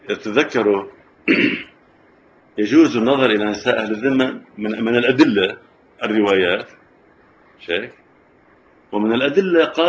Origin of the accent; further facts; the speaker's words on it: Lebanon; يعني الآن إحنا محل ابتلاء خصوصا عندنا في لبنان